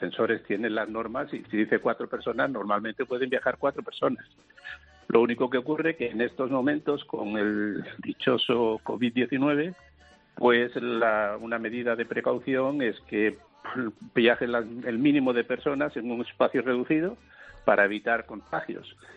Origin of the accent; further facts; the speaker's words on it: San Fernando, Andalusia, Spain; born there; Mi familia vivía, y yo nací en San Fernando, en Cádiz.